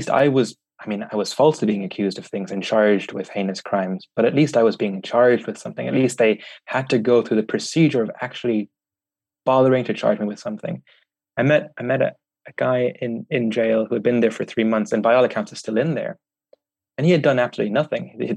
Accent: Ireland; I'm German Vietnamese, but I grew up in Ireland.

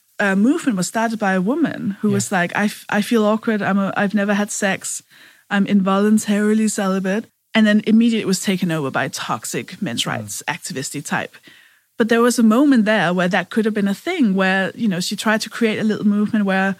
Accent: Denmark; because I'm from Denmark

